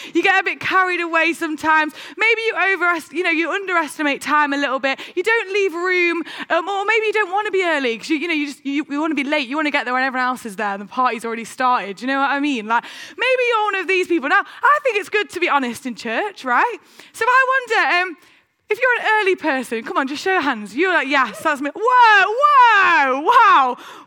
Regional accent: East Midlands, United Kingdom; my parents, they still live in Heena. When I was brought up living in Heena, and I went to a secondary school in Nottingham called Bluecoat Aspley.

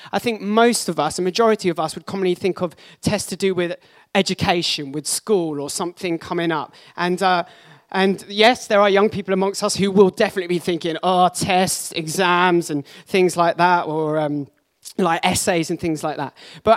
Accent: Watford, East of England, United Kingdom; And I'm born and raised in Watford.

